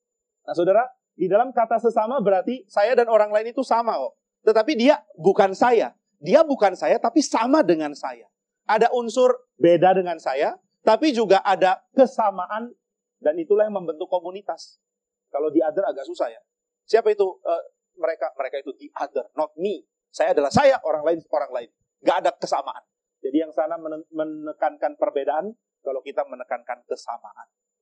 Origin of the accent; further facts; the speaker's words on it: North Sumatra, Indonesia; Saya orang Batak. Nenek moyangku orang Batak.